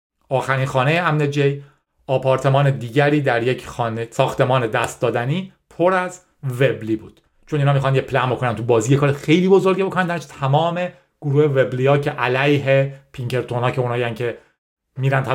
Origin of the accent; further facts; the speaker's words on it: Iran; moved away; از ایران اومدم بیرون و در نهایت فعلا ایدم اینه که به ایران نمیتونم برگردم.